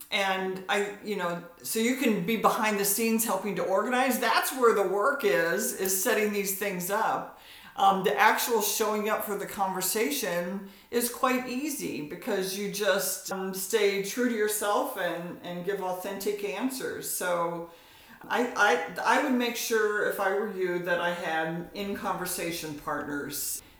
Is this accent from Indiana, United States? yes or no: yes; Indiana, United States; now in Redmond, United States; I'm also from my home state is Indiana, and now that I live in the Pacific Northwest and in Redmond near Seattle, but I'm from Indiana